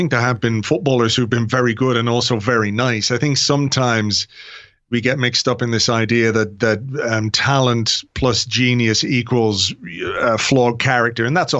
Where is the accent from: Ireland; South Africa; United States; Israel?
Ireland; Obviously, I'm very well aware that, you know, I'm an Irish guy who supports an English team.